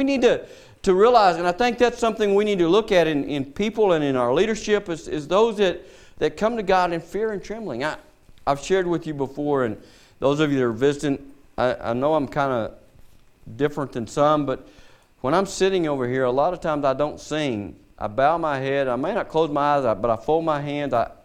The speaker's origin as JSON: {"language": "English", "country": "United States", "tie": "born there", "said": "I was born in America, so we're blessed to be a free nation and things."}